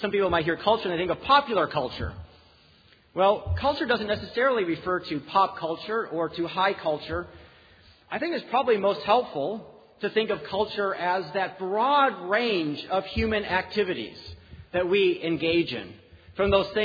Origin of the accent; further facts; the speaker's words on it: Chicago, Illinois, United States; even though I grew up in the Chicago area, we would come out and spend about 2 weeks every summer up in Wolfboro